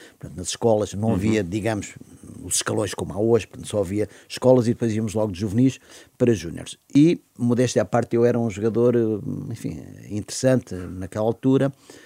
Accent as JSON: {"language": "Portuguese", "town": "Serpa", "region": "Beja", "country": "Portugal", "tie": "born there", "said": "eu nasci em Serpa, embora a origem da minha família seja toda do Norte. Tenho hoje família lá"}